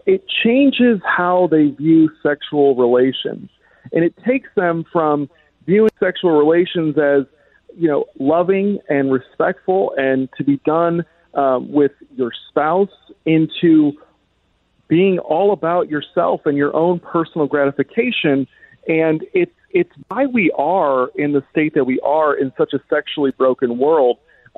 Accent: Virginia, United States; Utah, Arkansas, Louisiana, and my home state of Virginia

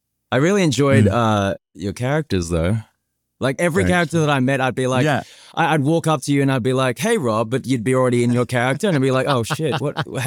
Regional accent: Australia; And Robert, you probably haven't even heard me speak this long as an Australian.

